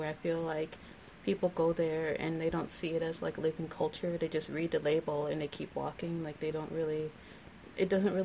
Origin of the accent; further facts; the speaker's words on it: Minneapolis, Minnesota, United States; I grew up in South Minneapolis in a neighborhood called Little Earth, which is like a Native urban community, and I attended Four Winds, which is a Native magnet school